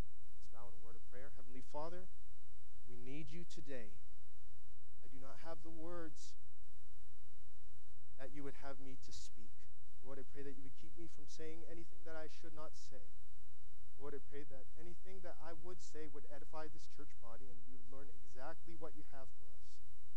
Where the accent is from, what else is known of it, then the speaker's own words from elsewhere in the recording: Philippines; My family, specifically, we are Filipino. And in the Philippines, Catholicism has a great stronghold in that country.